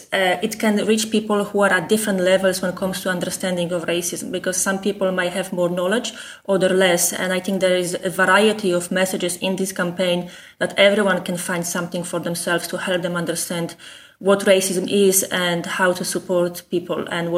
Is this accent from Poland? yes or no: yes; Poland; English is a second language; But people can hear my accent, and the moment I open my mouth, this is where usually the discrimination starts. But I also experience discrimination in access to employment or accommodation. Like, I was told by a landlord that they don't rent out to Polish people